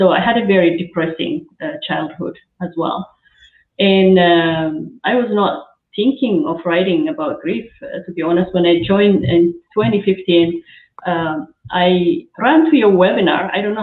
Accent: Eritrea; English is a second language; I'm from Eritrea, small Africa country.

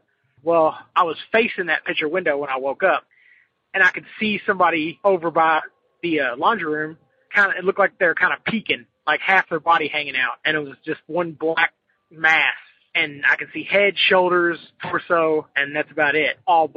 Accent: Louisville, Kentucky, United States

